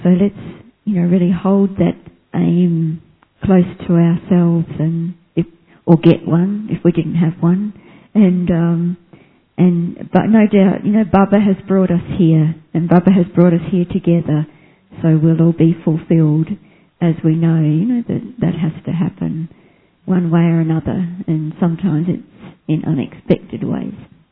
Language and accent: English; Australia; See, you can see I'm from Australia.